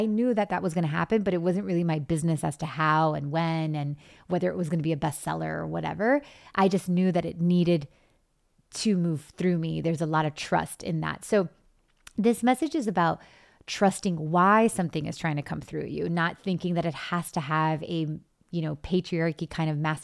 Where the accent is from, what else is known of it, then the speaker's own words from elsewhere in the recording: Miami, Florida, United States; So for example, I grew up in Miami in a very Cuban Catholic community.